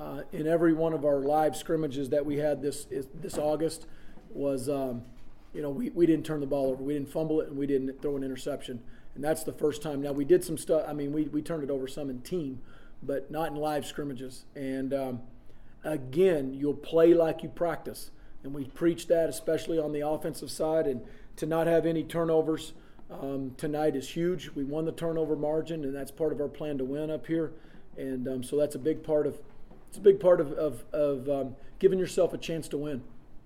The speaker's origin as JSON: {"language": "English", "region": "Oklahoma", "country": "United States", "said": "I'm slow. I'm from Oklahoma, but I'm not dumb."}